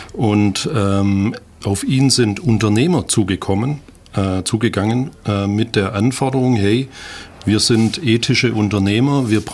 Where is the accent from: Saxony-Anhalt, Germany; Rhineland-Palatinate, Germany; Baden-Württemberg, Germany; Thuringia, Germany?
Baden-Württemberg, Germany; Ulm; now in Langenau, Germany; Ich komme hier aus Ulm, bin über 40 Jahre hier groß geworden, in die Schule gegangen und wohne jetzt seit 2 Jahren in Langenau bei Ulm